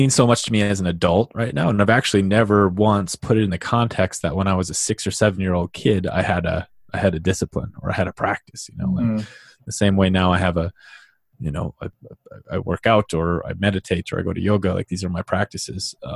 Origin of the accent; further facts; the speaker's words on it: Drayton, North Dakota, United States; also born or lived in Minnesota, United States; I grew up in a town called Drayton, North Dakota for most of my childhood, and has about 600 people. And it's 30 miles from Canada and right on the Minnesota borde